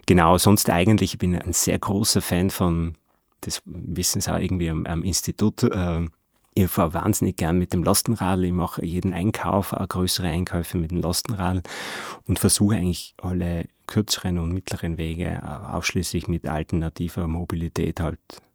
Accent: Tyrol, Austria; Das heißt, ich bin eigentlich Tiroler.

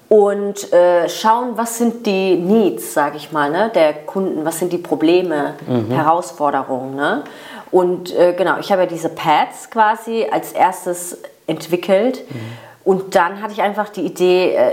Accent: Mannheim, Baden-Württemberg, Germany; Genau, wir sind ja auch aus Mannheim

